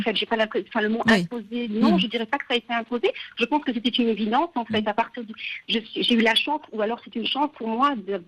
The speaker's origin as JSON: {"language": "French", "region": "Dakar", "country": "Senegal", "tie": "born or raised there", "also_born_or_lived": "Paris, France", "said": "j'ai grandi à Dakar et ensuite je suis allée faire mes études à Paris et je suis revenue vivre à Dakar."}